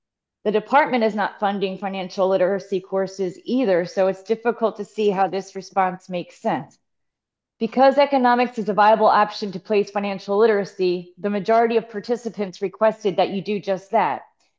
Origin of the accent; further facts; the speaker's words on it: Middletown, Delaware, United States; from Middletown, Delaware.